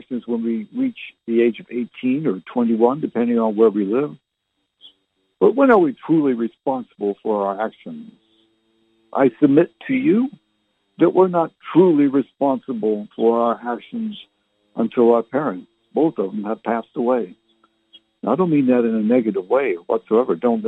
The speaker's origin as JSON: {"language": "English", "town": "Barrie", "region": "Ontario", "country": "Canada", "tie": "born or raised there", "also_born_or_lived": "Halifax / Fredericton / Oromocto / Ottawa", "said": "Born in Barrie, Ontario. I lived in Halifax, Nova Scotia, two places in New Brunswick, Fredericton and Oromocto, and the capital, Ottawa. For a total of 17 years altogether"}